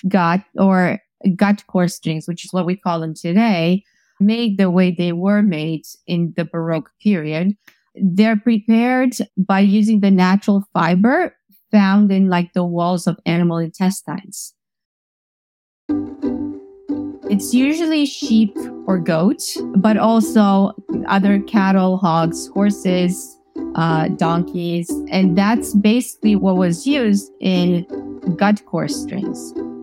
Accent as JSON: {"language": "English", "country": "Canada", "also_born_or_lived": "Romania", "lives_now": "New York, United States", "said": "I'm Canadian. I live in New York now. I was born in Romania."}